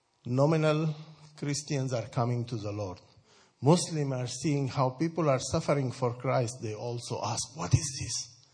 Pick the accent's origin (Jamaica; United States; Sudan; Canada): Sudan; I grew up in Sudan, North Sudan, and at that time it was one Sudan, so we had quite a bit of freedom.